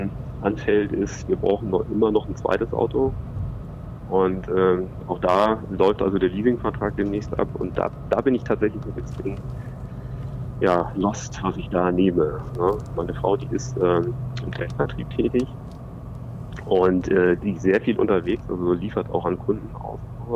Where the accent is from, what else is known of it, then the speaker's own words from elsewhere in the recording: Munich, Bavaria, Germany; moved away as an adult; Also wir kommen eigentlich aus München und sind dann mit der Kinder ausgezogen.